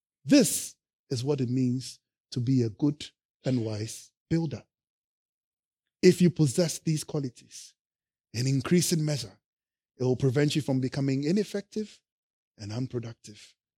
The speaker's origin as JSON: {"language": "English", "country": "Ghana", "tie": "born or raised there", "moved": "yes", "lives_now": "United Kingdom", "said": "When I was growing up in Ghana, I used to watch them on TV and we watched old episodes of them. So when I came to England"}